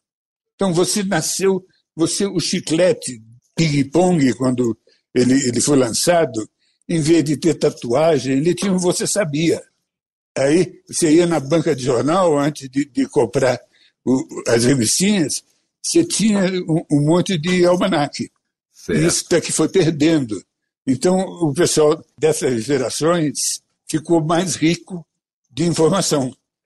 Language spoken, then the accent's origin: Portuguese; Rio de Janeiro, Brazil; eu nasci no Rio. Nasci no Rio, sou fluminense